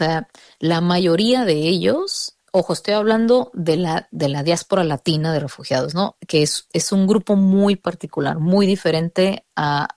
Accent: Mexico; Por ejemplo, yo soy mexicana, ¿no?

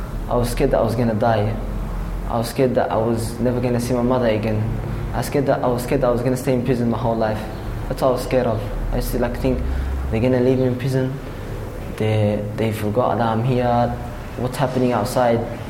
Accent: Australia; Of course, because it's my country. I'm Australian. I was born in Australia. I studied in Australia. It's my only home, Australia.

